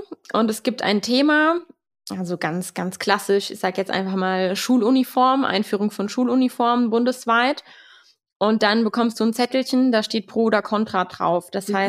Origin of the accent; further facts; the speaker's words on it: Saarland, Germany; Aus dem Saarland.